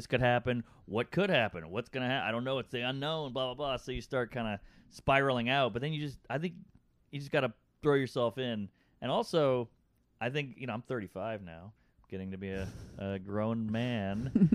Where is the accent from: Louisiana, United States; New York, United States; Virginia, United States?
Louisiana, United States; New Orleans; I grew up in New Orleans. It was all gumbo and jambalaya and crawfish.